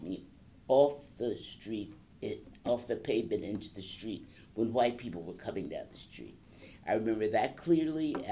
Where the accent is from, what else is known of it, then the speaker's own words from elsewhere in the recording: Northern United States, United States; accent: Northern; we were raised in the North. We had Northern accents.